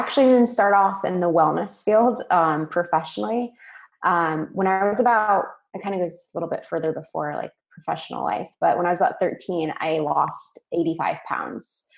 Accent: Las Vegas, Nevada, United States; I'm from Las Vegas. So I went to UNLV for their hospitality program.

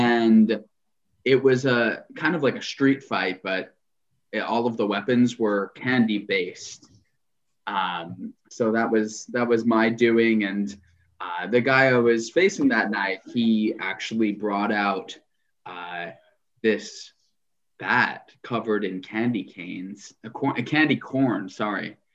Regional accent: Long Island, New York, United States; now in Brooklyn, United States; Born and raised on Long Island, and I reside in Brooklyn now.

